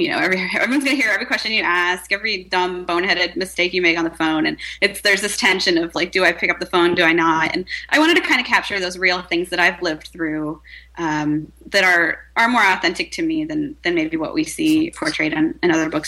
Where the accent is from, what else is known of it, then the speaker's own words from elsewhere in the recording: Lorain, Ohio, United States; I'm from Lorain, Ohio, pierogi land of the world.